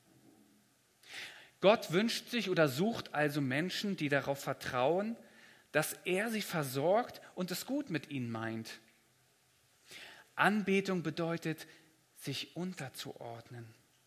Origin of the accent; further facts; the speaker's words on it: Germany; Und generell als Deutsche, glaube ich, sind wir da auch eher etwas zurückhaltender mit unserer Körpersprache